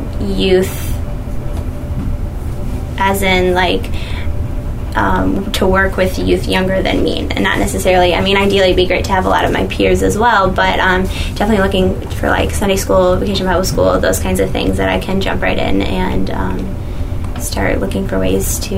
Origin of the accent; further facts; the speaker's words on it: Jacksonville, Illinois, United States; now in Chicago, United States; I am from Jacksonville, Illinois, which is central Illinois.